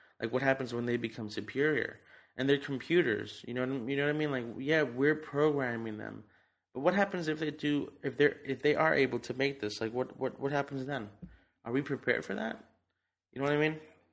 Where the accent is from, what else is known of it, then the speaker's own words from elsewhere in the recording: New Jersey, United States; Because I'm from Jersey, so.